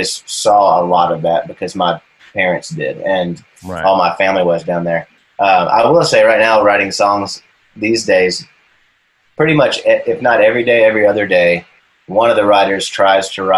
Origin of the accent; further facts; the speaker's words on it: Nashville, Tennessee, United States; And my parents moved here pregnant with me, and I was born here in Nashville. And so I grew up, you know, buried in country music